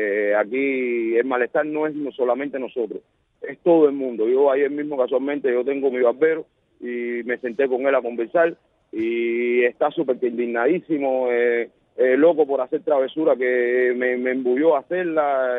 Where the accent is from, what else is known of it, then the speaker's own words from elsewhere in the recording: Havana, Cuba; yo y otro muchacho, otro compañero, que somos de aquí de La Habana